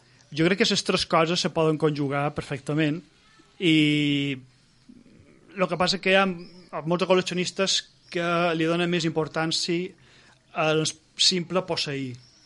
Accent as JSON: {"language": "Catalan", "region": "Balearic Islands", "country": "Spain", "said": "Jo crec que a Mallorca, així, una mica, així com som molts mallorquins"}